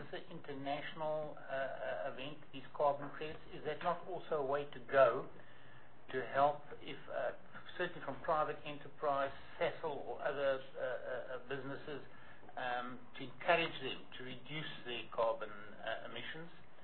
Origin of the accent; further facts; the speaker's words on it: Free State, South Africa; You see, I come from the States, the Free State